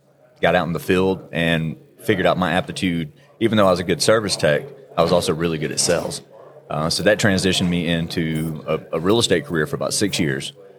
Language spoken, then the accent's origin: English; the South, United States; I thought it had to have flour in it. I'm from the South, right?